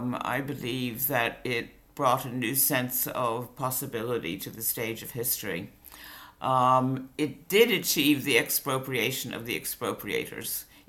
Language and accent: English; United States; The whole world I grew up in Cold War America, it was not a true picture of the Soviet Union.